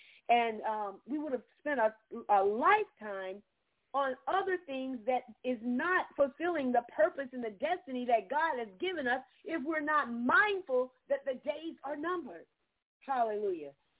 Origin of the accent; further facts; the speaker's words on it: Georgia, United States; If you're just tuning in … from Southeast Georgia.